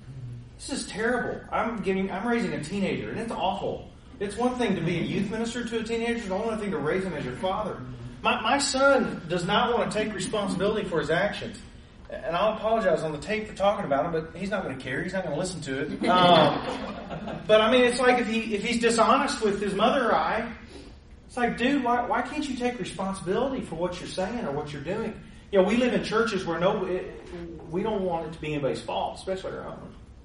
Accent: Tennessee, United States; Let me dumb this down. I'm from Tennessee. I was a youth pastor, youth minister for 12 years

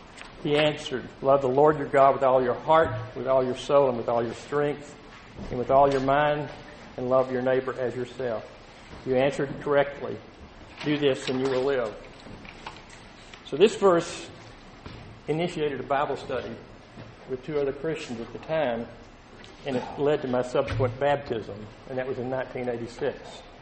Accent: Texas, United States; Excuse my accent, I'm from East Texas. That says a lot right there.

